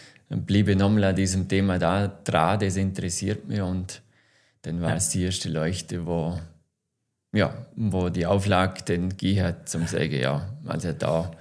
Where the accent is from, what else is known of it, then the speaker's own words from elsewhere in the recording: Vorarlberg, Austria; bin ich als Vorarlberger, in Vorarlberg als Architekt wahrgenommen worden